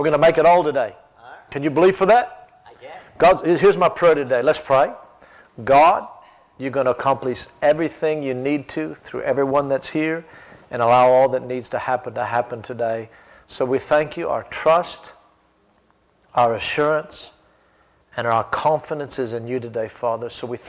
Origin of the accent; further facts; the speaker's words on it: United States; now in Australia; it's actually because I am from the United States of Australia. That's what it is. Because in Australia, they know I'm an American. But when I come to America, people think I'm an Australian.